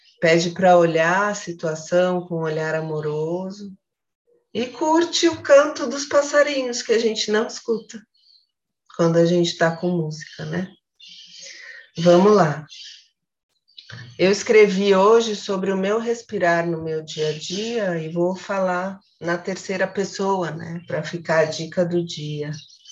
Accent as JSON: {"language": "Portuguese", "country": "Brazil", "said": "Porque a gente é brasileira, a gente tira de onda esses imprevistos."}